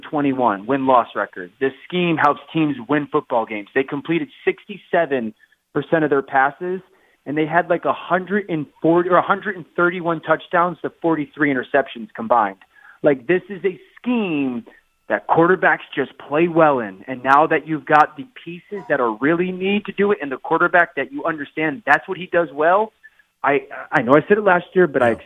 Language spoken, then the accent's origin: English; Connecticut, United States; because, you know, I grew up in Connecticut